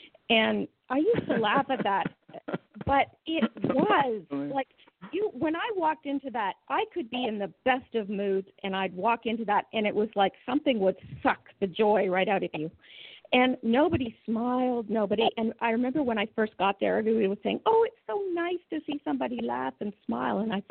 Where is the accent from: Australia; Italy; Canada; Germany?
Canada; now in United States; And I'm in the South, and being a Canadian, naturally, being in the South was wonderful for me.